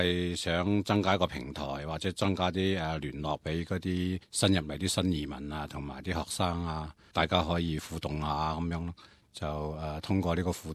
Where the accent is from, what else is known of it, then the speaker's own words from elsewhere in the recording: Macau; now in Australia; 凝聚下我哋澳门人嗰啲力量咯